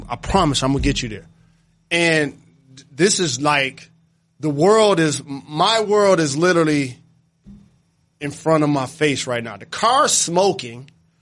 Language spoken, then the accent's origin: English; Detroit, Michigan, United States; Like, I'm from Detroit.